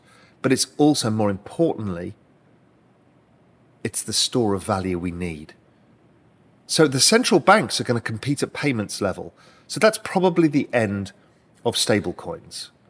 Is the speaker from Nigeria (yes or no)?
no; United Kingdom; now in Cayman Islands; And as a Brit, I'm able to do that and become a resident here, a permanent resident here, and eventually a citizen.